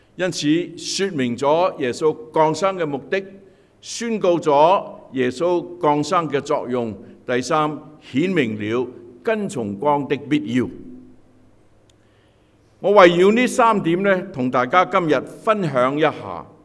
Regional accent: Hong Kong; 特别我们从香港来的人

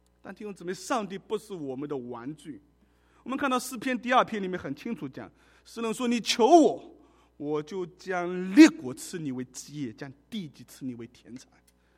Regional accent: China; 是因为我们太过谦虚啊，我们中国人啊

